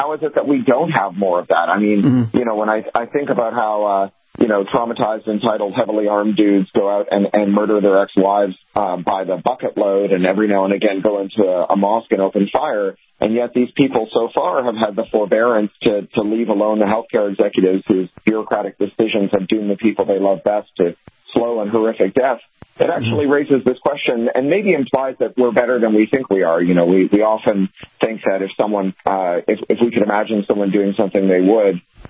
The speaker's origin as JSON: {"language": "English", "country": "Canada", "also_born_or_lived": "United Kingdom", "said": "Well, you know, I'm a Canadian who used to live in the UK before moving here."}